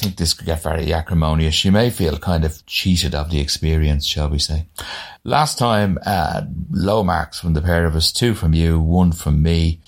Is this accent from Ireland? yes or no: yes; Ireland; Try being Irish. Everybody has rejection as a child if you're Irish.